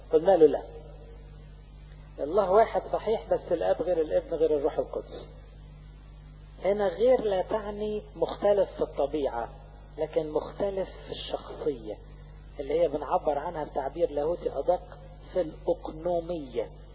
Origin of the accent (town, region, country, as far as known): Egypt